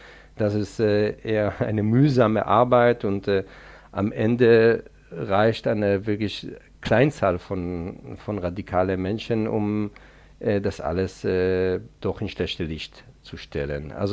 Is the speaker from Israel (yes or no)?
yes; Israel; German is a second language; ich bin Israeli, ich bin in Israel aufgewachsen, ich war auch in der israelischen Armee, das war schon vor mehr als 20 Jahren